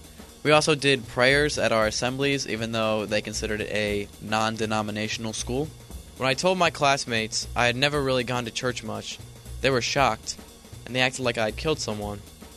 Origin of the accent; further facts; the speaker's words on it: Dayton, Ohio, United States; born there; I'm 16 years old and a sophomore at the Miami Valley School. I was born in Dayton